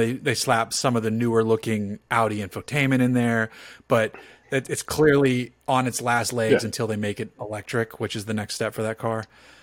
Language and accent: English; Ireland; Yeah, no, I'll get burned. I'm Irish.